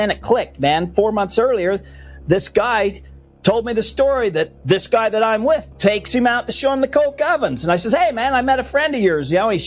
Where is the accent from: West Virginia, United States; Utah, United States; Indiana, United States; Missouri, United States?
Utah, United States; and I'm from Utah. But at the time, I was working in Wyoming.